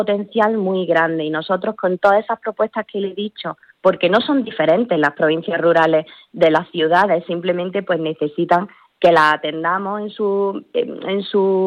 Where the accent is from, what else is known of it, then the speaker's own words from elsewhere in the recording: Jaén, Andalusia, Spain; porque yo es que soy de Jaén, y Jaén es una provincia muy rural por la que hay que mirar también.